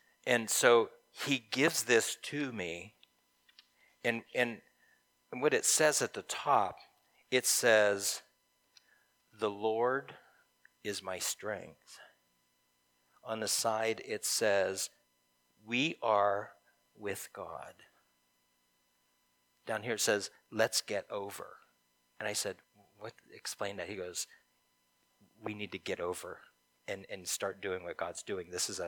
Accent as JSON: {"language": "English", "region": "Ohio", "country": "United States", "said": "\"I'm from Ohio. I'm a pastor, you know, I have business, da, da, da.\""}